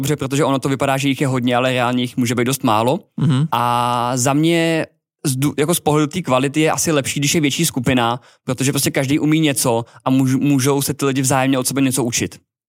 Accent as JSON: {"language": "Czech", "town": "Děčín", "region": "Ústí nad Labem Region", "country": "Czechia", "said": "Já jsem z Děčína, což je relativně malé město"}